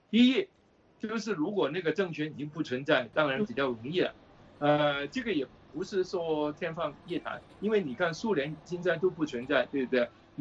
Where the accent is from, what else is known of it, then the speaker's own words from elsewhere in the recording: Guangdong, China; 就变成我们广东人说的那种糖水滚糖鱼